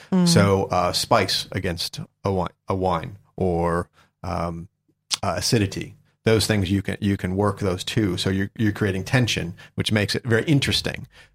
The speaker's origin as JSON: {"language": "English", "country": "United States", "said": "Being American, we've got pretty much a thousand different ways of barbecue."}